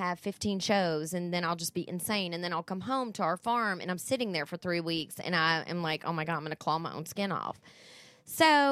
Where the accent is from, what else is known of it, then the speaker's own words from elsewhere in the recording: the South, United States; now in Seattle, United States; I think I'm from the South. I'm from the Bible Belt. I mean, it's like if you didn't love Jesus, then you were awful. And I moved to Seattle